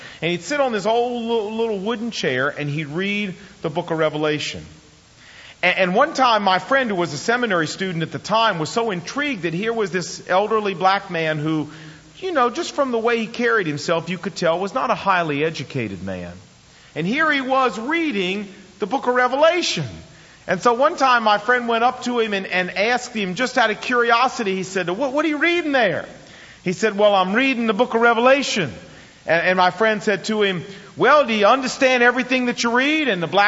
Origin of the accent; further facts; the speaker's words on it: United States; Well, I don't particularly like it either, being an American.